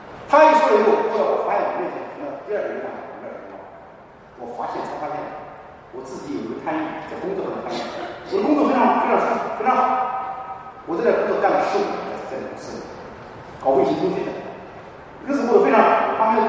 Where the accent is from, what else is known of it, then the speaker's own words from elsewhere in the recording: South China, China; 我是南方人啊，我不说你啊。